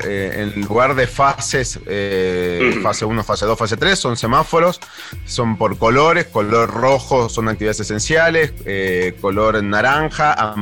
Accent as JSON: {"language": "Spanish", "region": "Mendoza", "country": "Argentina", "lives_now": "Mexico", "said": "¿Dormir la siesta en Mendoza? Porque yo soy de Mendoza."}